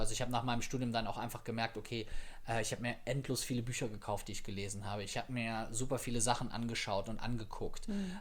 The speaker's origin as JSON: {"language": "German", "town": "Viersen", "region": "North Rhine-Westphalia", "country": "Germany", "said": "Aus Viersen."}